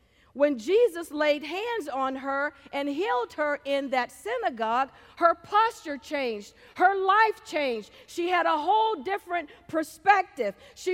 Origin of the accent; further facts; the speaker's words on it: Charlotte, North Carolina, United States; who was a civil rights law attorney in Charlotte, North Carolina, my hometown.